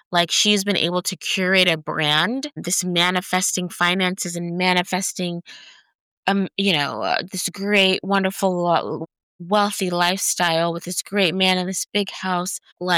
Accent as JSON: {"language": "English", "region": "California", "country": "United States", "said": "I think that's maybe because this is where I'm from. This is my home state."}